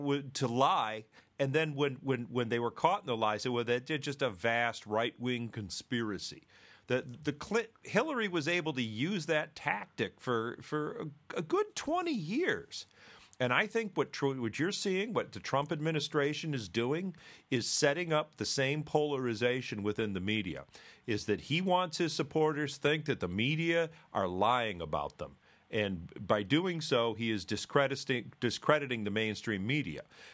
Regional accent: Detroit, Michigan, United States; now in Chicago, United States; I grew up in Detroit. I moved to Chicago in 1986.

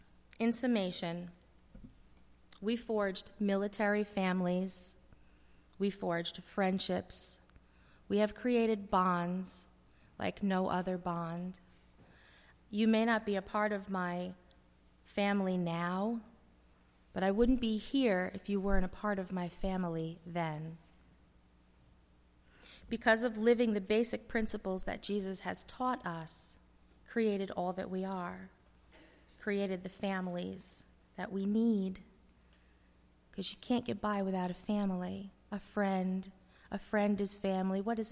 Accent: New York, United States; Oh, I drove it because I'm a New Yorker. I'm a Long Islander, and that's what I do.

